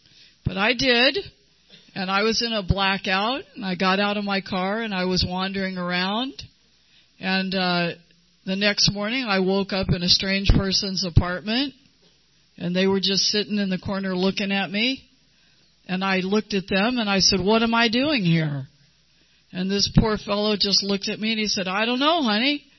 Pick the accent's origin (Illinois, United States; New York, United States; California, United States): California, United States; San Diego; I grew up here in San Diego. I graduated from Hilltop High School in Chula Vista.